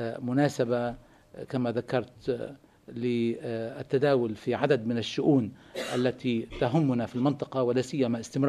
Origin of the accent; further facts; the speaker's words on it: Lebanon; حرصنا على أن نظهرها نحن من لبنان في حاضرة الفاتيكان